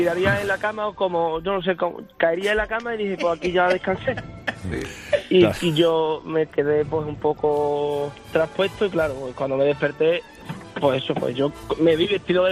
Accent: Zafra, Extremadura, Spain; soy de Zafra. Y aquí en Extremadura, licor de bellota

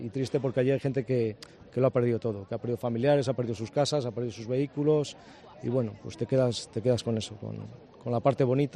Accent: Valladolid, Castile and León, Spain; Pues mira, somos de Valladolid, que venimos de voluntarios

